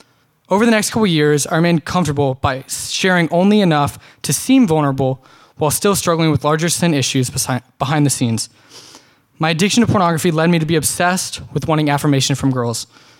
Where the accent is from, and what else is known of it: Dallas, Texas, United States; born or raised there